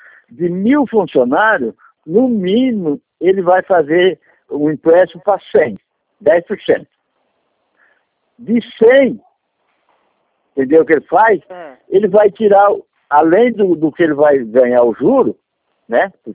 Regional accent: Paraná, Brazil; now in Florianópolis, Brazil; O Paraná, eu era do Paraná, vim pra cá

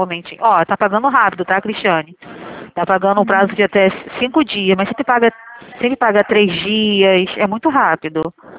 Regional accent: Rio de Janeiro, Brazil; eu sou do Rio de Janeiro

